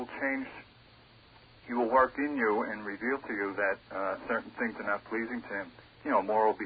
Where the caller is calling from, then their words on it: Patchogue, New York, United States; Patchogue.